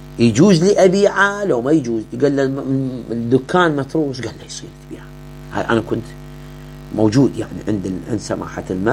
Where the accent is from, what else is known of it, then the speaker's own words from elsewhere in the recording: Iraq; عندنا في العراق